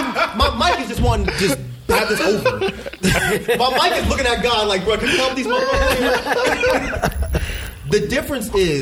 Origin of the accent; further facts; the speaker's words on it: Conyers, Georgia, United States; I grew up in Conyers, and I've told y'all this before.